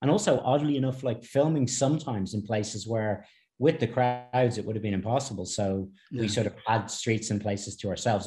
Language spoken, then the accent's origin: English; Ireland; growing up in Ireland